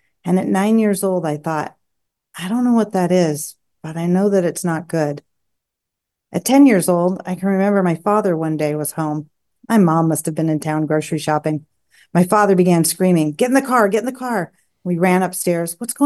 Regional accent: Hayden Lake, Idaho, United States; And I grew up out on the Rimrock of Hayden Lake, Idaho, which was close to the Aryan Nations.

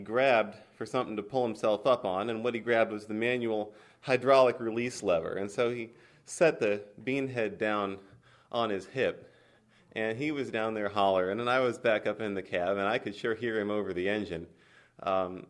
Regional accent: United States; Well, I grew up over in Fulton County, and Tata was my first word, and it meant tractor.

